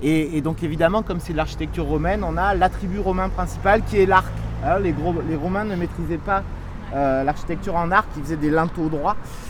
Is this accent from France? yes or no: yes; Bordeaux, Nouvelle-Aquitaine, France; Moi, je viens de Bordeaux, on a les vignes dans la ville